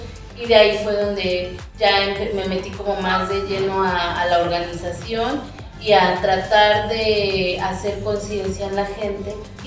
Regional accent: Mexico City, Mexico; now in Colatlán, Mexico; soy nativa de la Ciudad de México y llevo viviendo aquí en la comunidad de Colatlán 10 años. Soy maestra.

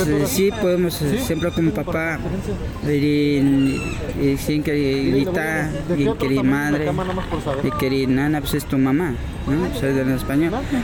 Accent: Toluca, State of Mexico, Mexico; Originario, soy de Toluca, de Temoy, estado de México, Santa Cermeña, Lotomí.

